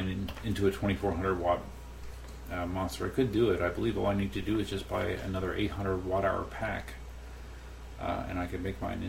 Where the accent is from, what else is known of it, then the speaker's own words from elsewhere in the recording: Pennsylvania, United States; whereas I grew up in Pennsylvania, hence why I am an Eagles fan.